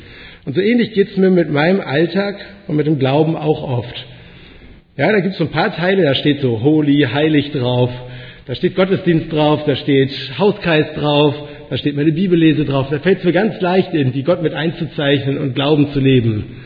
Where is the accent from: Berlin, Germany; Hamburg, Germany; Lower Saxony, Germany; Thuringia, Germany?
Lower Saxony, Germany; now in Aachen, Germany; Ich komme ursprünglich aus Ostfriesland, ganz oben aus dem Norden, bin zum Studium dann nach Aachen gezogen